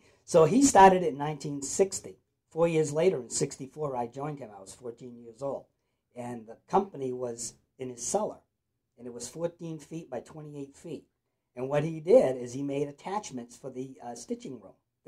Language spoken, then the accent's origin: English; Auburn, Maine, United States; I was born here in 1950 in Lewiston, Maine.